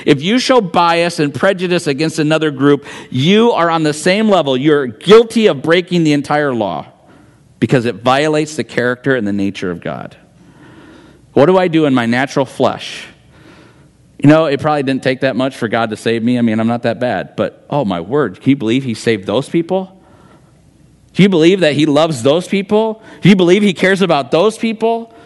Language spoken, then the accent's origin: English; Midwest, United States; I had never been out of the Midwest. I grew up in the Midwest. I grew up here, went to school in South Carolina, but came back to the Midwest.